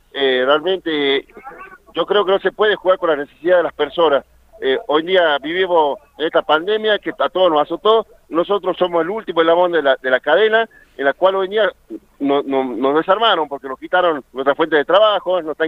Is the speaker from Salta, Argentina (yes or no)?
yes; Salta, Argentina; no somos salteños